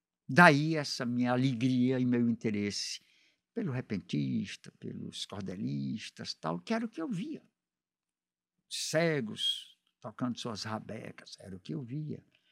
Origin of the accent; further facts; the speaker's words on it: Piripiri, Piauí, Brazil; now in Fortaleza, Brazil; Eu sou de Piripiri e lá no Piauí eu já tinha atividade musical por acaso, claro.